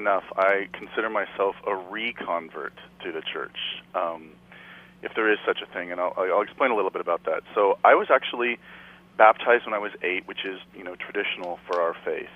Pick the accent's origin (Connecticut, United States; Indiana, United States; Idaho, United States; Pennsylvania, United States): Idaho, United States; also born or lived in Kansas; I'm originally from Kansas, but I grew up predominantly in Idaho, like way on the outskirts of Boise.